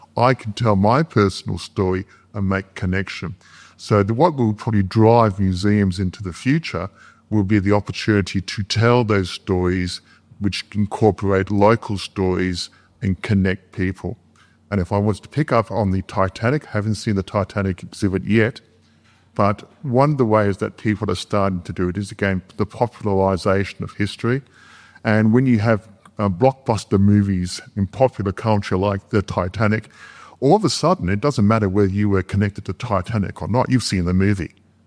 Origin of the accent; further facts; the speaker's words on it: Australia; I'm from Australia